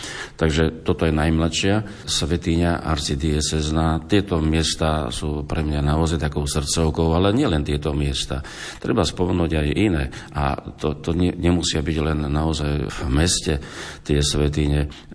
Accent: Prešov Region, Slovakia; Ja som vyrastal na severnom Zemplíne.

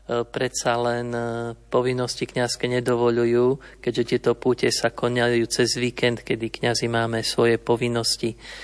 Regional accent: eastern Slovakia, Slovakia; Keďže pochádzam z východného Slovenska

